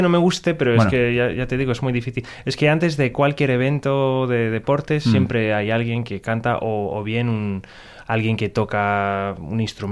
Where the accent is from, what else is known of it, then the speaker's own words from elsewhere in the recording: United States; Bueno, digamos que yo estoy muy orgulloso de nuestro patrimonio musical, ¿no? A lo mejor de otras cosas no tanto, pero lo que es la cultura americana sí que me parece que tenemos cosas